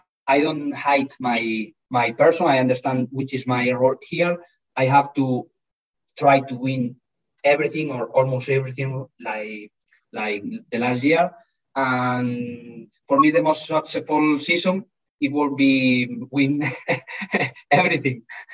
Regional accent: Galicia, Spain; I am from Galicia. I am from Galicia.

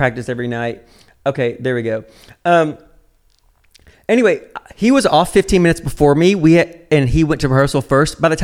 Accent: the South, United States; I grew up gay in the South.

